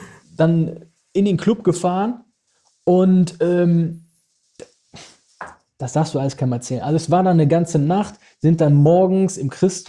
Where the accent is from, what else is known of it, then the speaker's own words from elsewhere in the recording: Benrath, North Rhine-Westphalia, Germany; Dann sind wir in den Benrader Ballon reingegangen, da, wo ich aufgewachsen bin. Ich kannte ja jeden.